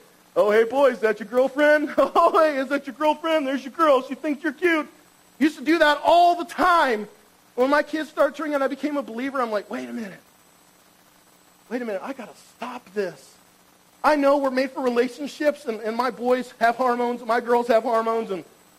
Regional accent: California, United States; So in the 80s, I grew up in Orange County, where there were skateboards.

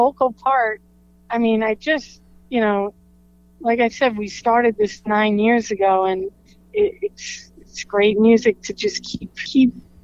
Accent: New Jersey, United States; now in Long Island, United States; I'm from New Jersey originally.

